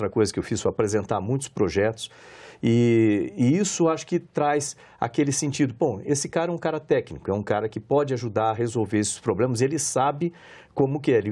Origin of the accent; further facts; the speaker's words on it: Bauru, São Paulo, Brazil; eu sou de Bauru, ali no interior de São Paulo, né? Bem no centro do interior de São Paulo.